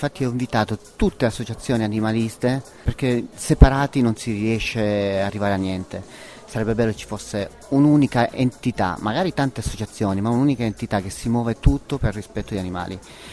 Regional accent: Varallo Sesia, Piedmont, Italy; No, io sono di Varallo Sese, un paesino a 30 km da Borgo Manero.

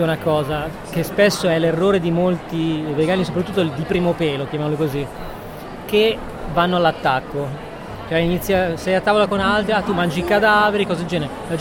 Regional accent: Monza, Lombardy, Italy; Io sono di Monza.

